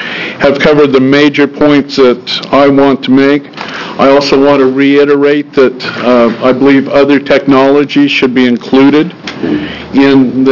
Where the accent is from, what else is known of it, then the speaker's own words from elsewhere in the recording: Oregon, United States; from Lake County, Oregon. We like to advertise ourselves as Oregon's most renewable energy county.